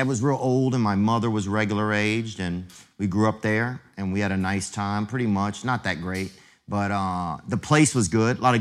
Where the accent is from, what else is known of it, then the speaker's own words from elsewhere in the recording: Louisiana, United States; I grew up in Louisiana. So Louisiana is a French territory.